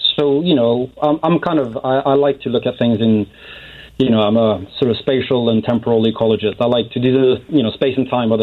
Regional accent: Norway; I'm half Norwegian, so I come from Norway

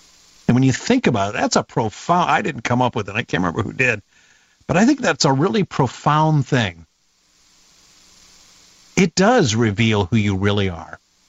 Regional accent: Davenport, Iowa, United States; I grew up in the Quad Cities, Davenport, and my wife's a farmer's daughter from Mechanicsville, Iowa, so I have fond memories of Iowa

